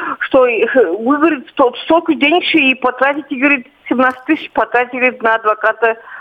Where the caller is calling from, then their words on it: Chuvashia, Russia; Я из Республики Чувашия.